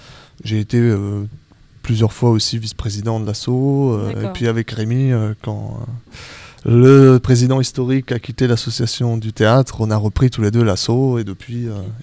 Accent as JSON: {"language": "French", "country": "Germany", "lives_now": "Artan, France", "said": "Un nom de famille allemand, parce que je suis allemand, mais depuis très longtemps, je réside à Artan."}